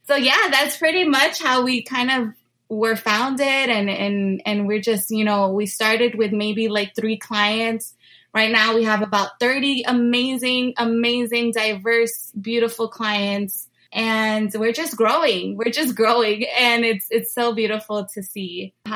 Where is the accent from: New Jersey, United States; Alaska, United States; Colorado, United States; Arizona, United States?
New Jersey, United States; Jersey City; I am born and raised in Jersey City, New Jersey